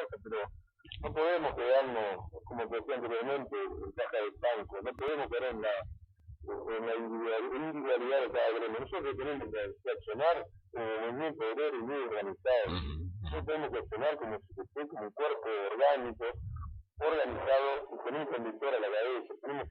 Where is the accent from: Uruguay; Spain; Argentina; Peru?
Argentina; y soy argentino